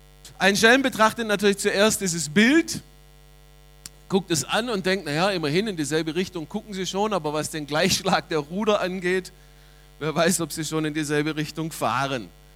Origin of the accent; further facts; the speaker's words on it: Steinheim am Albuch, Baden-Württemberg, Germany; bin aufgewachsen auf der Schwäbischen Alb, Ostalb, Steinheim am Albuch. Da ist zu Hause, da wohnen meine Schwiegereltern, meine eigenen Eltern, da habe ich meine Frau kennengelernt.